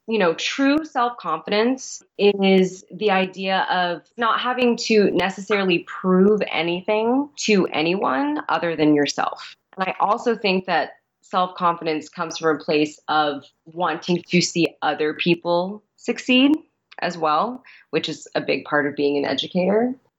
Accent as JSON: {"language": "English", "region": "Oregon", "country": "United States", "tie": "born or raised there", "said": "I grew up in Oregon, and I was in college, and I was really, honestly, a very sort of confused child. I think being a first generation person"}